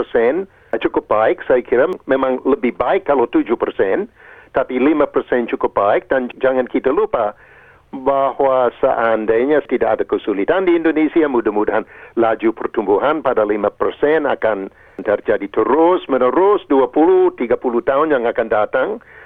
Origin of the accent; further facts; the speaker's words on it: Australia; Saya sebagai orang Australia itu agak concern tentang hambatan yang diciptakan di Australia.